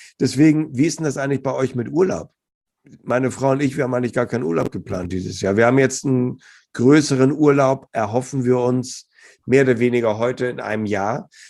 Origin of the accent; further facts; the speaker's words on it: Hamburg, Germany; Also ich kann jetzt nur als Hamburger sprechen.